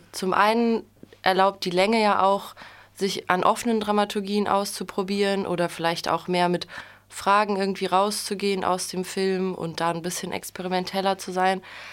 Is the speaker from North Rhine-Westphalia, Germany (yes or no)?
no; Kassel, Hesse, Germany; Finn, Tillmann und ich, wir kommen alle ursprünglich aus Kassel, schon aus Schulzeiten.